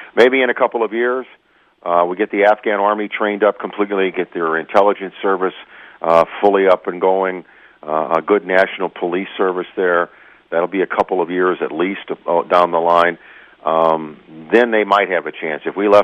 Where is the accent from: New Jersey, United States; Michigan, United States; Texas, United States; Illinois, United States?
Illinois, United States; East St. Louis; I'm a local boy. I was born and raised in East St. Louis.